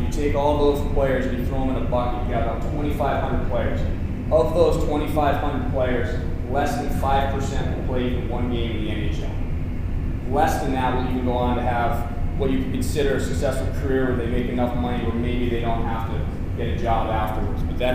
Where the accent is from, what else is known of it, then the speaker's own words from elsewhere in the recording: Connecticut, United States; I grew up playing hockey in Connecticut. Went to Yale University.